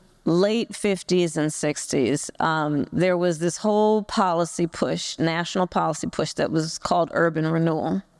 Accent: California, United States; As you all know, I'm from California, from the Bay Area.

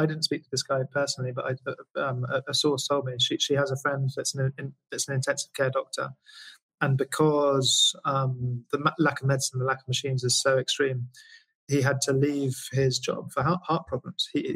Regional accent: United Kingdom; I'm British, right? As you hear from my accent.

